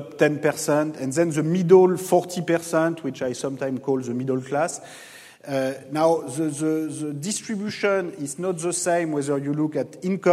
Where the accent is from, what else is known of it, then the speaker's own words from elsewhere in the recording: France; English is a second language; now in United States; by the findings in my home country in France.